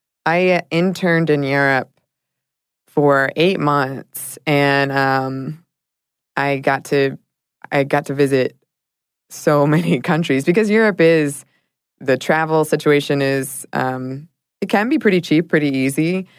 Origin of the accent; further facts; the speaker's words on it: Ireland; I am Irish, and as Ireland is a very small country, the vast majority of people have passports and have traveled outside of the country.